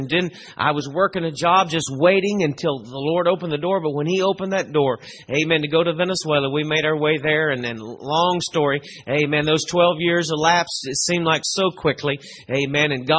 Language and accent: English; Oklahoma, United States; our church where I grew up in Oklahoma had two steps up on the platform